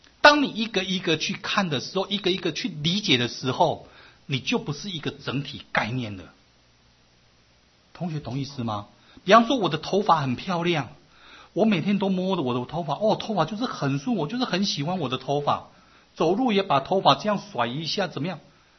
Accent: China; 有时候比我们中国人然后真的是还容易啊

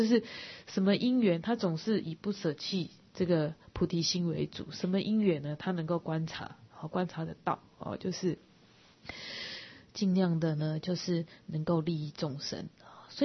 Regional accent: China; 那当然中国像我们中国人来看的话，哦，中国儒家的思想就不是这样嘛

